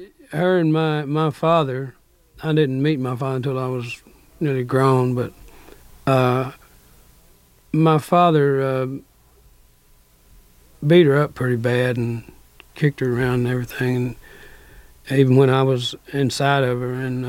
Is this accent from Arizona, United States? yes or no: no; Corsicana, Texas, United States; also born or lived in Waco, Texas; I was born in Corsicana, Texas. And it's about 53 miles northeast of Waco, Texas. And I lived there until I was 12 years old.